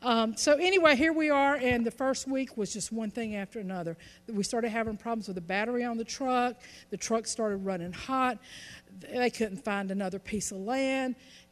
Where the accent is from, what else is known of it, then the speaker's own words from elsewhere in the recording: United States; And I'm American. I like my electricity.